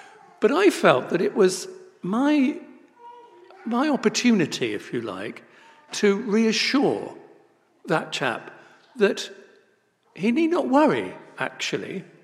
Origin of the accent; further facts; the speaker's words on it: South East England, United Kingdom; I was brought up on the South Downs in Sussex, and indeed, I love walking on the Downs.